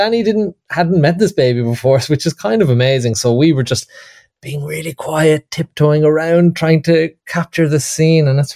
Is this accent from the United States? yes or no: no; Cork, Munster, Ireland; me and Alan O'Gorman, the writer, we're both from Cork, and like many Cork people, we love Cork.